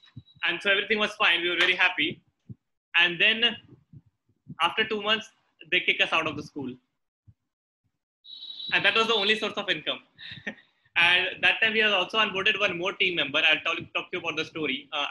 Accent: Bihar, India; Bihar mein, but I'm from Bihar.

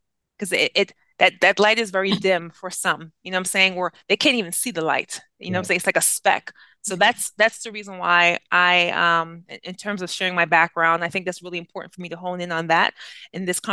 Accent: New York, United States; Okay, so I had mentioned before in my bio, Haitian American, right? I'm born and raised in New York, and my family, they were a big proponent in terms of education

